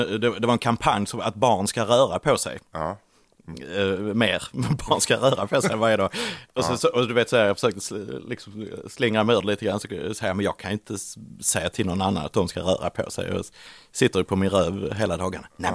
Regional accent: Eslöv, Skåne, Sweden; Jag föddes i Eslöv, uppvuxen i Eslöv. I en villa, en sån här mexitegelvilla. Vanligt område.

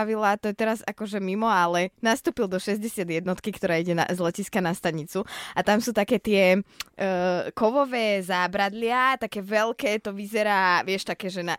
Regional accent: Stankovce, Trenčín Region, Slovakia; ja som vlastne z Trenčína, teda zo Stankoviec pri Trenčine

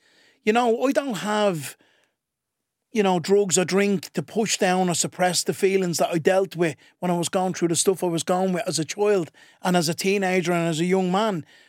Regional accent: Ballymun, Leinster, Ireland; It'll land in the summer and start off in my hometown of Ballymun in the Access.

